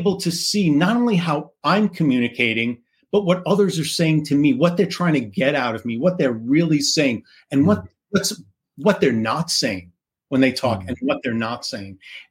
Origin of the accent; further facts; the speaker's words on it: New York City, New York, United States; I was 12 years old, growing up in New York City.